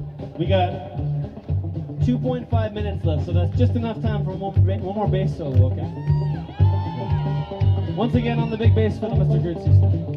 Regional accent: Canada; You do realize we're from Canada, right? We're a long way from home, man.

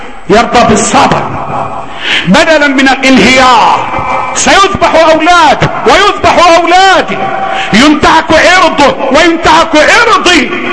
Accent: Egypt; اللهم احفظ بلدنا مصر

